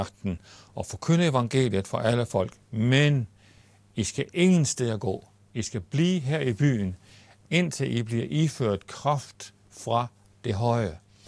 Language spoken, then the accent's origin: Danish; Lundum, Central Denmark Region, Denmark; i min hjemby, så var jeg bare landmandssønnen fra Lundum Hede